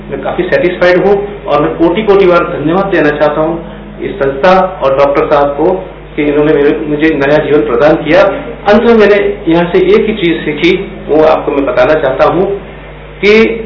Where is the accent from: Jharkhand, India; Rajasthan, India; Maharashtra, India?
Maharashtra, India; Boisar; मैं बोईसर थाना स्थित महाराष्ट्र का रहने वाला हूँ।